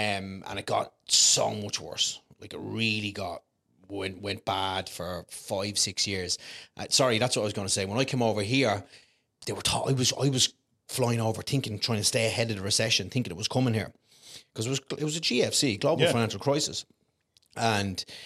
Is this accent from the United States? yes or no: no; Leinster, Ireland; moved away as an adult; So I'm 20 minutes from Dublin City, 25 minutes from Dublin City.